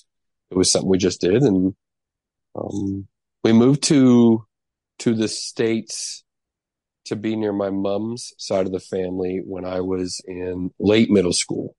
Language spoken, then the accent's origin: English; Vancouver, British Columbia, Canada; now in Iowa, United States; But I'm not originally from Iowa. I moved here after grad school. My parents live in the Kansas City area, Independence area now. And my formative years were in Vancouver, British Columbia, Canada